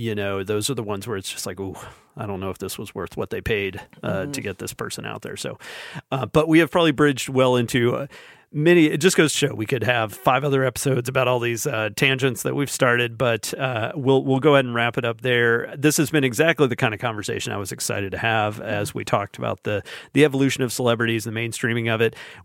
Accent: Alabama, United States; For those who don't know, and I'm from Alabama, but it's not specific to this.

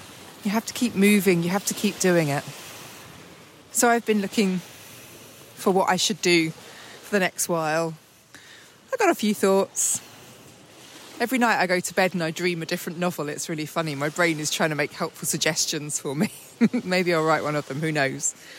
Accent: England, United Kingdom; you know, I'm English, as you can well tell.

